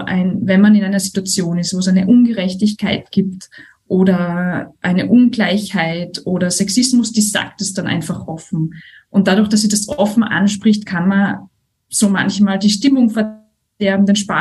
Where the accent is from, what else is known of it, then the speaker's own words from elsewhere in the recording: Styria, Austria; accent: Styrian; Meine Muttersprache ist Deutsch, aber auch das Steirische.